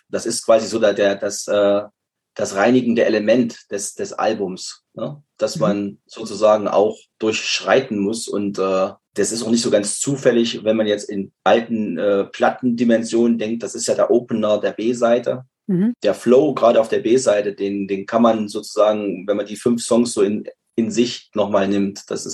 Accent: Thuringia, Germany; Wir sind halt aus der Nähe aus Weimar und das ist erstens nicht weit.

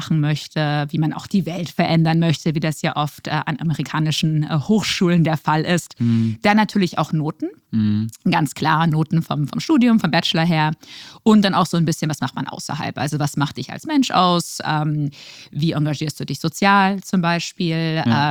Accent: Luxembourg; also born or lived in Karst, Germany; Also ich bin geboren in Karst. Das ist ein ganz kleiner Ort in der Nähe von Düsseldorf. Dort bin ich geboren und bin dann irgendwann als Kind nach Luxemburg gezogen und bin dort aufg

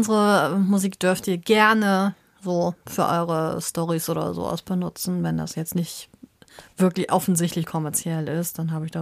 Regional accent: Germany; Wir kommen nun mal hier aus Deutschland und Country Girl, wenn man das jetzt als Landmädchen sieht, ja, ich bin ein Landmädchen. So, ich bin auch neben einem Bauernhof groß geworden und habe morgen schon die Kühe gehört und so.

